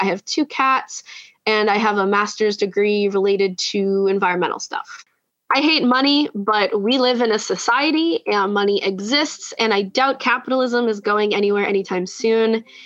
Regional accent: Philadelphia, Pennsylvania, United States; I'm from Philadelphia, and I am a geographic information systems analyst.

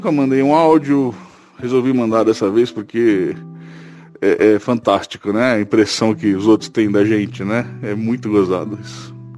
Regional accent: São Paulo, Brazil; now in Paraná, Brazil; Eu sou paulistano, mas eu moro no interior do Paraná agora.

